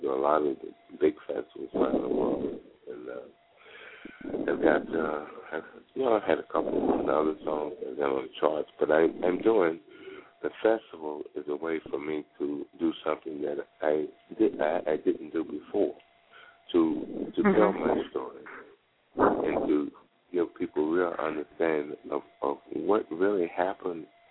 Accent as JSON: {"language": "English", "town": "Cincinnati", "region": "Ohio", "country": "United States", "tie": "born there", "said": "Yeah, I was born in Cincinnati, Ohio."}